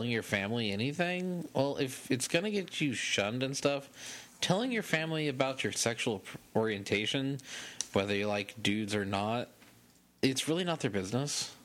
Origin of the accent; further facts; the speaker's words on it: United States; I'm an American, so I don't know.